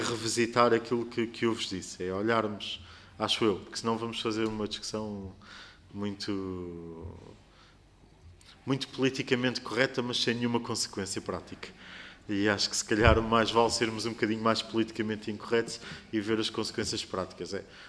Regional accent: Lisbon, Portugal; estamos a falar de Lisboa, porque somos de Lisboa

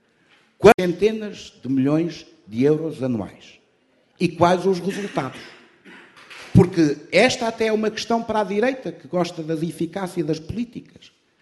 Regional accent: Portugal

